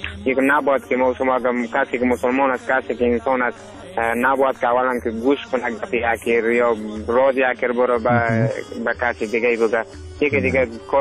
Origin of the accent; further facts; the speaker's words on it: Afghanistan; همه ما شما افغان هستیم.